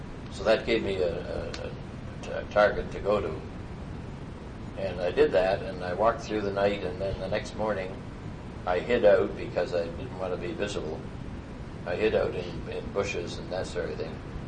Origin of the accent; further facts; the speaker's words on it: Canada; And I said, "I'm a Canadian." And I explained that I'd been shot down.